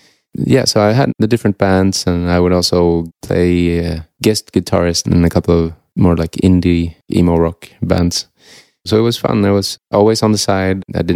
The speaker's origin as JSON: {"language": "English", "country": "Sweden", "tie": "born or raised there", "second_language": "English", "said": "My Swedish was, of course, perfect because I grew up in Sweden."}